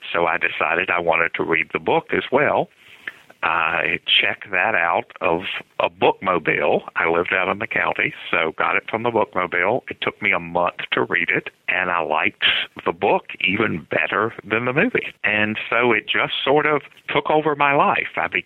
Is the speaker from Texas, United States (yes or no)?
no; Lynchburg, Virginia, United States; Grew up in Lynchburg, Virginia. It's sort of right in the center of the state.